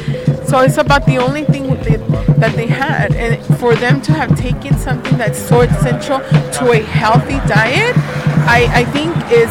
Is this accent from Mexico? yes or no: yes; Mexico; I come from Mexico. I was born in Mexico.